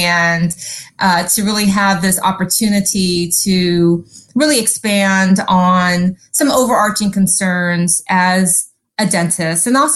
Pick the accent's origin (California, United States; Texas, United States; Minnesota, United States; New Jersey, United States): California, United States; but I grew up in Southern California, Scott.